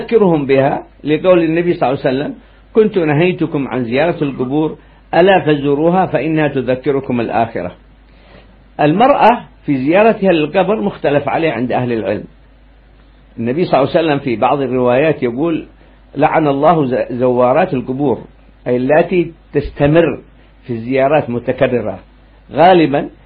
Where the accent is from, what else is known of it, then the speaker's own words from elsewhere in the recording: Aden, Yemen; نحن عندنا في عدن زيارة سيدنا الإمام العيدروس العدني